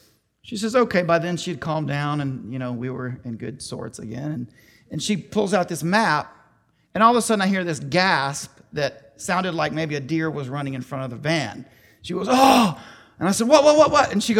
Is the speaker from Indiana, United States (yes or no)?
no; Chattanooga, Tennessee, United States; also born or lived in Memphis / Southern California; I was born in Tennessee, although on the western side, in Memphis. Spent some years in Memphis, moved here, spent most of my childhood in this area, Chattanooga area